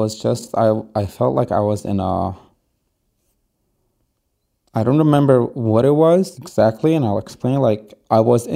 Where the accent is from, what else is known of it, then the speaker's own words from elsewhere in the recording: New York, United States; first language Yiddish; English is a second language; now in Israel; I live in Israel. I grew up in upstate New York. My mother tongue language is Yiddish